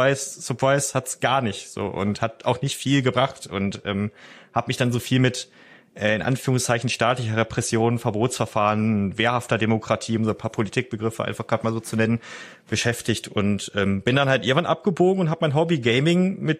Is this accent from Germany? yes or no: yes; North Rhine-Westphalia, Germany; ich bin am Niederrhein aufgewachsen, so einem kleinen beschaulichen Ort in der niederländischen Grenze